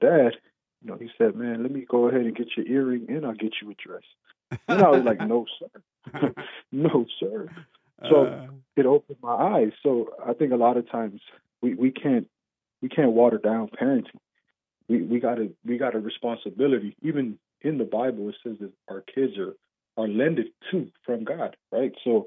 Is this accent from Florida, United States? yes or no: no; Texas, United States; Because, I mean, I remember growing up, you know, I'm from Texas